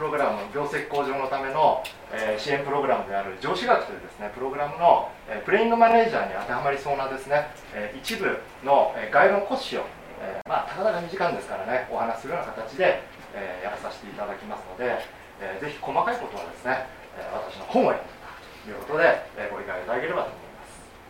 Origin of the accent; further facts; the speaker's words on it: Kanto, Japan; 私自身ですね、根っからの関東人でございまして、